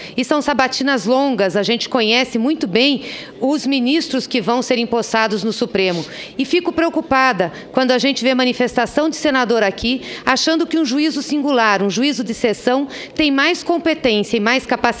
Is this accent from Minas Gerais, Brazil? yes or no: no; Curitiba, Paraná, Brazil; como paranaense e curitibana